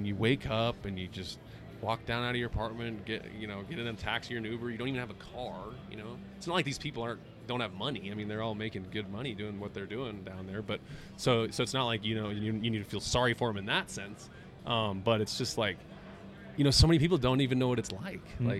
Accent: Boise, Idaho, United States; I played some football at Boise State, actually. I grew up in Boise

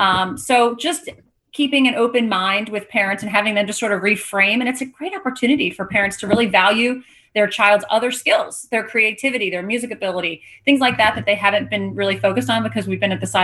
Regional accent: Philadelphia, Pennsylvania, United States; I'm actually from Philadelphia, but my company is based in the West Coast.

